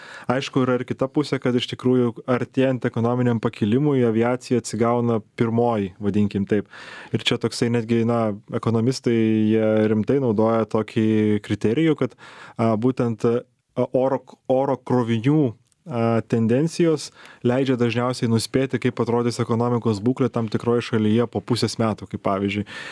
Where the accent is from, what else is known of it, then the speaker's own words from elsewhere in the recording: Šiauliai, Šiauliai County, Lithuania; aš esu užaugęs Šiauliuose. Turiu daugiausia žemaitišką kraują